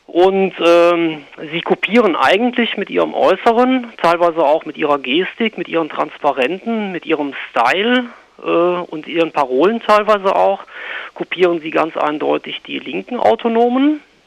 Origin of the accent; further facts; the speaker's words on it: Aachen, North Rhine-Westphalia, Germany; Also ich komme ja aus Aachen und gerade bei uns in der Region bilden sich gerade auch so autonome Nationalisten heraus.